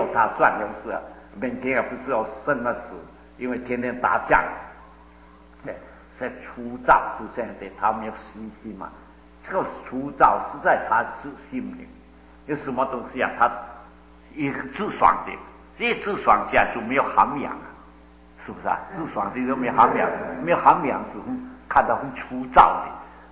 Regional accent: Guangdong, China; 哎，我是广东人，还在广东的这块地里

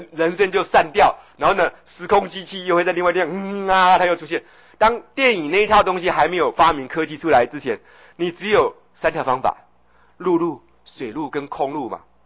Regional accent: Daxi, Taoyuan, Taiwan; also born or lived in Taipei; 我小时候住在大溪，对不对？那曾经有一阵子到台北来玩，觉得台北好棒啊

